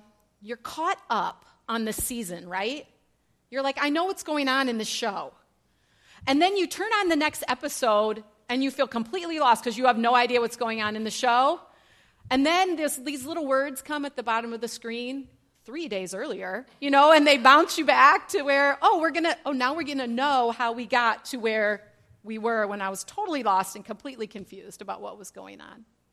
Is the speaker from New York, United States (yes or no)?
no; Elgin, Illinois, United States; because this is so similar to the church I grew up in Elgin, Illinois. Anybody else from Illinois?